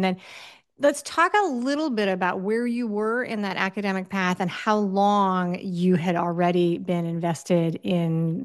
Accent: New York, United States; I grew up in New York, so that's how I know the names of some of the towns.

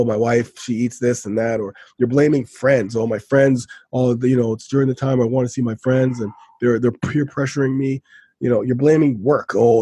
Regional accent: Canada; And for us Canadians, we kind of hop on the U.S. Thanksgiving because there's football

